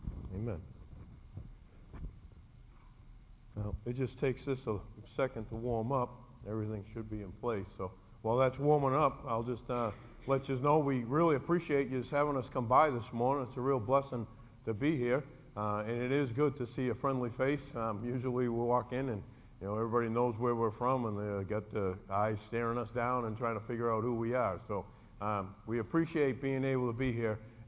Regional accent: Boston, Massachusetts, United States; my wife's name is Christine. And we're actually from Boston.

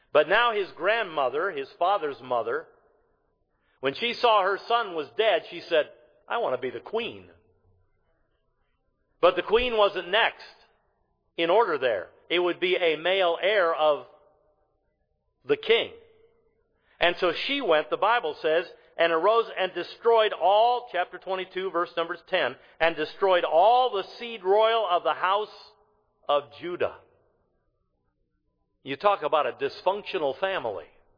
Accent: Detroit, Michigan, United States; was raised up in my hometown, up in Detroit.

